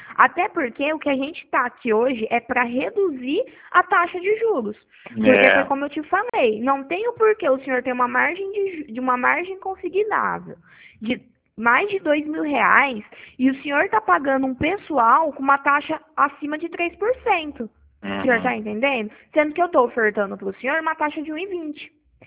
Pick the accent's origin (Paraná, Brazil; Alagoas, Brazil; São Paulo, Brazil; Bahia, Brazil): São Paulo, Brazil; Pirassununga; Eu sou de Pirassununga, conhece? Terra da cachaça?